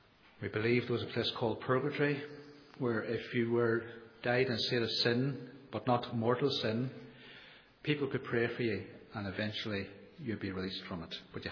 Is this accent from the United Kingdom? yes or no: yes; Omagh, Northern Ireland, United Kingdom; born there; I was born in Oma to Roman Catholic parents, very, very good parents